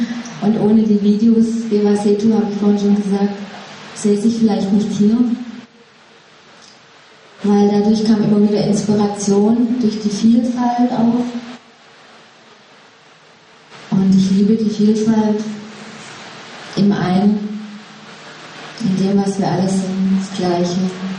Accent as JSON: {"language": "German", "town": "Karlsruhe", "region": "Baden-Württemberg", "country": "Germany", "said": "Ich komme aus Karlsruhe oder in der Nähe von Karlsruhe."}